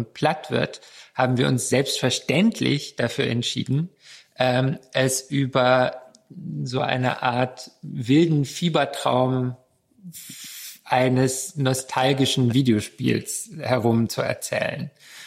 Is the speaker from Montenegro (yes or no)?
no; Romania; now in Germany; Wir sind aus Rumänien nach Deutschland gekommen und das war so ein großes Ding.